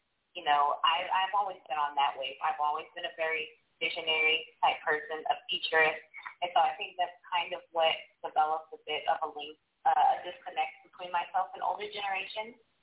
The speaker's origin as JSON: {"language": "English", "town": "Compton", "region": "California", "country": "United States", "tie": "born there", "said": "Originally, I was born in California. I'm a Compton baby."}